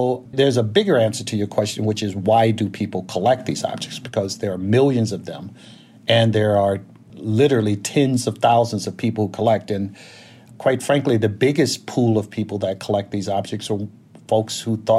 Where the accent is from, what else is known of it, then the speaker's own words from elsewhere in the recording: Alabama, United States; remind me of what it was like growing up in Alabama when George Wallace was governor.